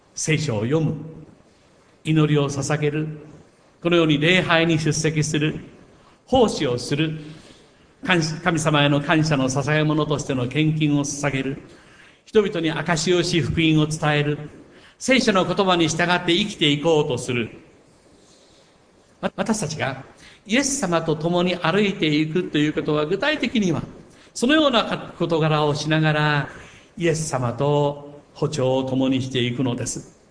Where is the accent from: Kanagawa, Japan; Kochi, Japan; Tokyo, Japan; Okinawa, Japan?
Kochi, Japan; 私の同郷の高知県出身の大先輩